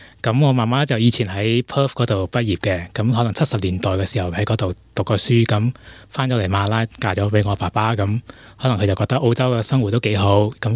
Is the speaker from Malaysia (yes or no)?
yes; Kuala Lumpur, Malaysia; 我喺吉隆坡長大。